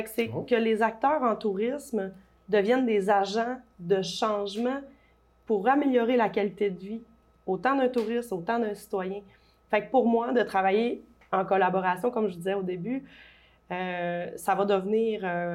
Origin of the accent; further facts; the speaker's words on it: Quebec, Canada; je viens de Boom-Stassny.